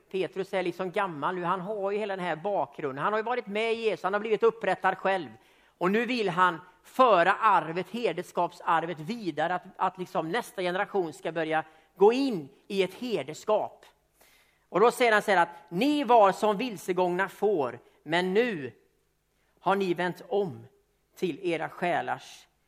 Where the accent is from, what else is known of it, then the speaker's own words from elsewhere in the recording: Sweden; Jag är svensk, vet ni va?